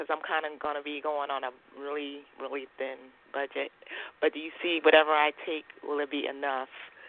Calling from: Virginia, United States; from Virginia.

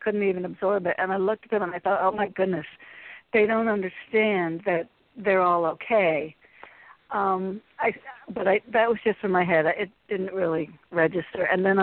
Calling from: Connecticut, United States; I'm calling from Connecticut.

